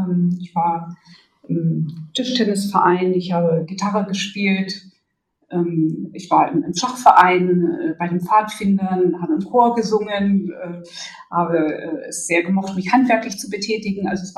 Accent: Germany; Und ich sagte also, ich komme aus Deutschland

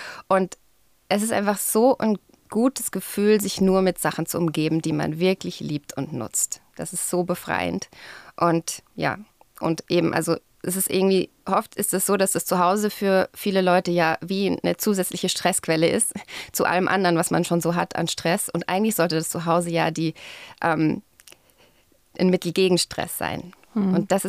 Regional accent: Germany; now in Zürich, Switzerland; Ich komme aus Zürich, jetzt seit 12 Jahren, davor aus Deutschland.

